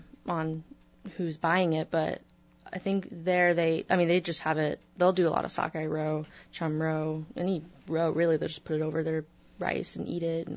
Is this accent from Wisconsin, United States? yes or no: no; Bellingham, Washington, United States; now in Fairbanks, United States; a lot of people ask me if I grew up in Fairbanks. I didn't. I'm from Bellingham, Washington.